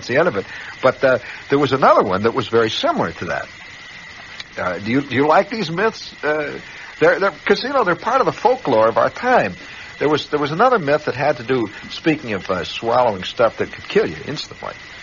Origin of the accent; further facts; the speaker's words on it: Indiana, United States; Now, I came from Indiana. See, they had a lot of vegetables out there that you don't eat here.